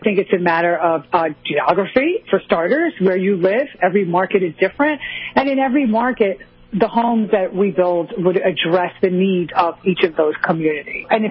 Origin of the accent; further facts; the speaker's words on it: Miami, Florida, United States; I'm from Miami.